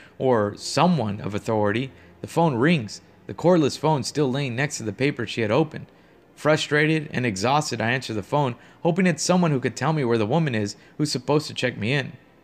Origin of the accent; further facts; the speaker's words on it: Nebraska, United States; it's the best value hotel in my hometown, which is back in Nebraska.